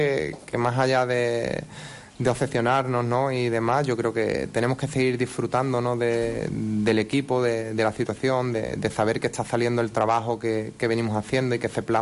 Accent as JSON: {"language": "Spanish", "town": "Cádiz", "region": "Andalusia", "country": "Spain", "said": "porque es de mi tierra"}